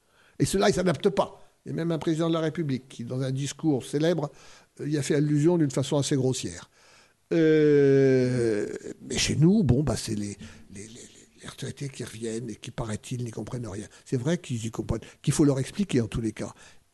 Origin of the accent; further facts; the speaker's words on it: Cambrai, Hauts-de-France, France; il m'arrive de retourner dans le Nord, dont je suis originaire, dans la région de Cambrai, le pays des bêtises